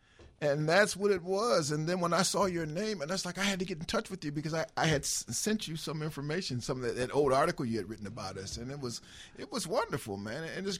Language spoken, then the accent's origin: English; Chicago, Illinois, United States; Yeah, well, you know, I'm from Chicago.